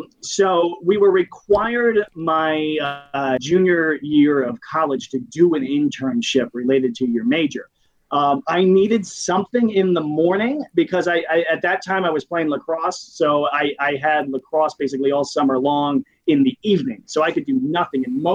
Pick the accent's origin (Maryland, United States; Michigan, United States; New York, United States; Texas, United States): Maryland, United States; Beltsville; So I grew up in Calverton in Beltsville. So it's sort of right on the Prince George's County, Montgomery County line.